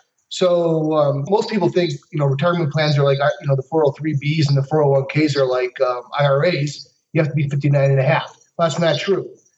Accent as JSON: {"language": "English", "region": "Michigan", "country": "United States", "tie": "born or raised there", "also_born_or_lived": "Florida", "lives_now": "Cuenca, Ecuador", "said": "We grew up in Michigan, lived in Florida most of our life, adult life, 24 years, and most recently we're in California in the LA area, Pasadena area."}